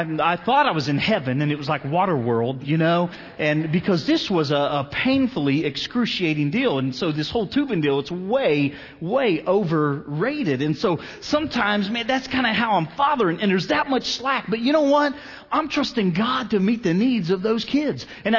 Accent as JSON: {"language": "English", "town": "Cincinnati", "region": "Ohio", "country": "United States", "said": "I'm from Cincinnati, so I wasn't real sure, but they tell me it's really fun."}